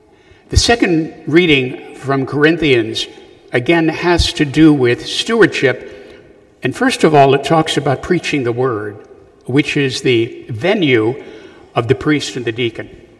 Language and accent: English; Punxsutawney, Pennsylvania, United States; there's Groundhog Day. Well, no, we don't celebrate that as an ecclesial body, understand, but it's my hometown. I hope you're not jealous. I'm from there.